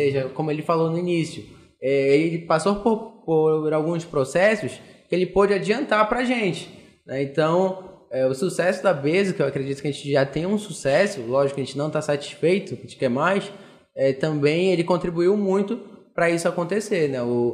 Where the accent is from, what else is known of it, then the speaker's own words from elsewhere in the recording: Belém, Pará, Brazil; moved away; Não, sou de Belém, né?